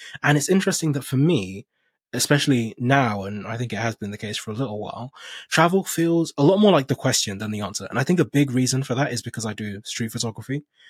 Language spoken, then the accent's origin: English; Nigeria; I'm originally from Nigeria.